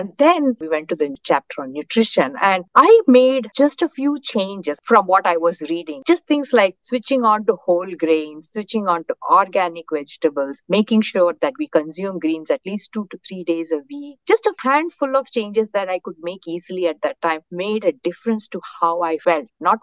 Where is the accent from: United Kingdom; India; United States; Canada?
India; first language Tamil; English is a second language; elderly parents' health and wellness in India. And I remembered my mother used to say a prayer in my native language. I speak Tamil.